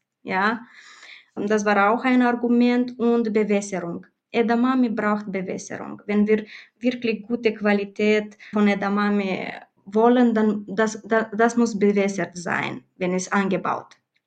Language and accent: German; Moldova; German is a second language; also born or lived in Romania; Wir kommen ursprünglich aus Moldawien, aber wir sind auch Rumänerinnen. Ja, wir haben Bürgerschaft, rumänische Bürgerschaft.